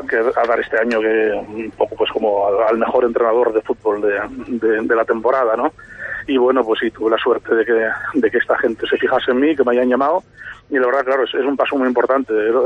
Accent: Navelgas, Asturias, Spain; un concurso internacional de folk que hacíamos desde mi tierra en Asturias, desde Navelgas

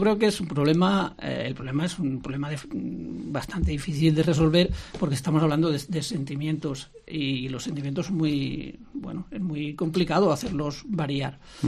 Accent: Ávila, Castile and León, Spain; los que somos de Ávila, y también nos sentimos catalanes, porque yo me siento tan abulense como catalán y español

